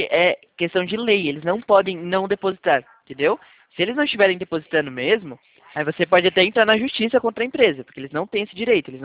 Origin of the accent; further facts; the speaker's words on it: Atibaia, São Paulo, Brazil; Eu sou daqui de Atibaia.